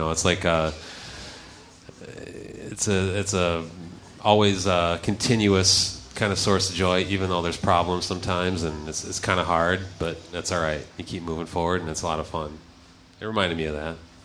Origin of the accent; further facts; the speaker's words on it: Midwest, United States; Tell them I'm from the Midwest